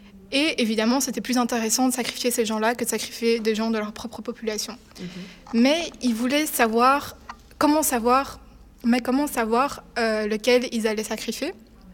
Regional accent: Belgium; je suis belge et que j'adore le chocolat

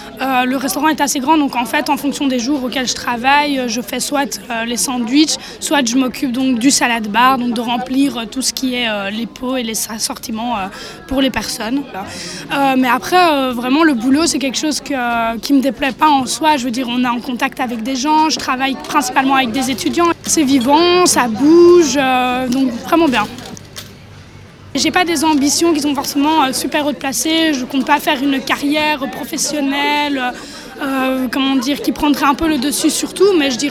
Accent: Spain; c'est assez typique méditerranéen, c'est parce que comme je viens d'Espagne, bah, évidemment, j'ai aussi pris les caractéristiques de ce pays-là.

